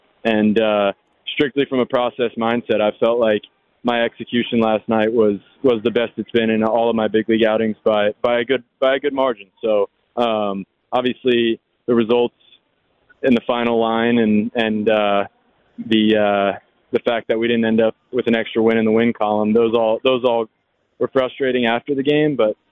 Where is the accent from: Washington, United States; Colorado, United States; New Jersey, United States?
New Jersey, United States; Mostly growing up in the New Jersey area and my dad playing for the Yankees, that's a dream of mine.